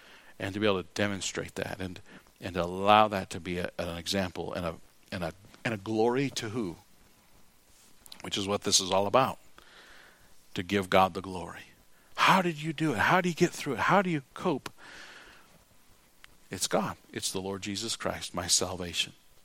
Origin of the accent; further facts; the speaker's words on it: South Dakota, United States; I don't think it's because I'm a hick from South Dakota.